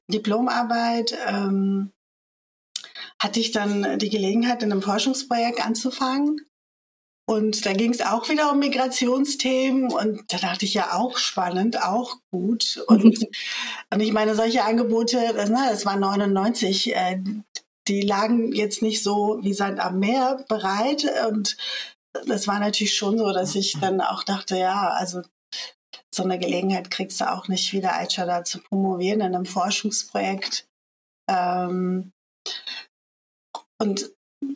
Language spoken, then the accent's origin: German; Hamburg, Germany; in der damaligen türkischen Community in Hamburg-Harburg, wo ich aufgewachsen bin